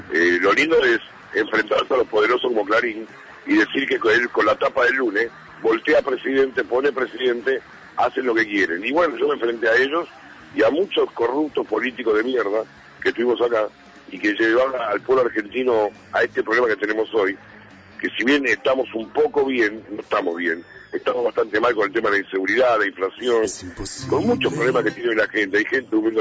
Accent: Chile; born there; Mi padre y madre se escaparon de Auschwitz y claro, yo no había nacido, vieja. Y después nacimos en Chile nosotros, yo y mis hermanos.

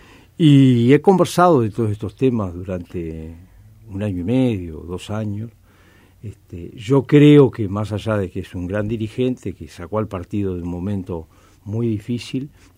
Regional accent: Cerro Largo, Uruguay; yo, si bien soy de Cerro Largo y tengo una íntima amistad con el intendente Cerro Largo, he venido trabajando durante todos estos años en Montevideo

